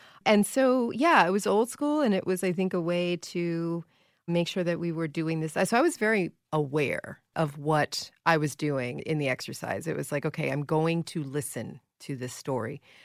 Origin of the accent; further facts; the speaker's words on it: New York, United States; I think I'm a New Yorker.